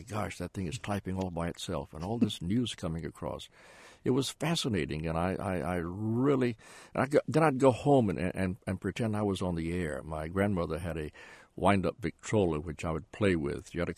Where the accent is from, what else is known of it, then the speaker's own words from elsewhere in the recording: Goldsboro, North Carolina, United States; outside of my hometown of Goldsboro, North Carolina.